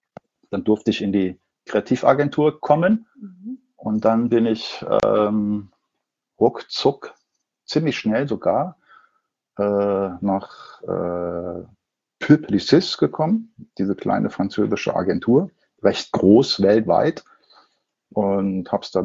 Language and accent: German; Duisburg, North Rhine-Westphalia, Germany; now in Munich, Germany; Habe mir gedacht, ich komme aus dem Ruhrgebiet